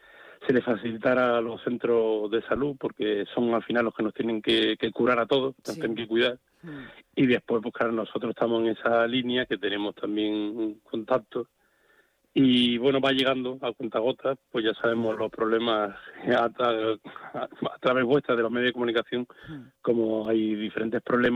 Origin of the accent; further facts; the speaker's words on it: Spain; Pues como cualquier español